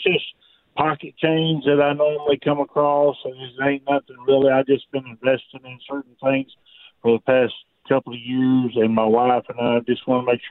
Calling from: Waco, Texas, United States; Yes, it is. I'm from Waco.

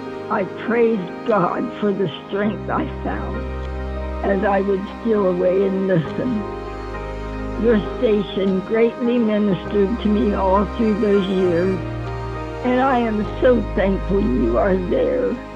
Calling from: Alger, Ohio, United States; I'm from Alger, Ohio.

